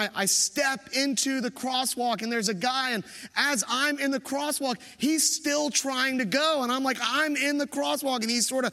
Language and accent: English; Williamsburg, United States; I'm just from Williamsburg. It's how we do it there.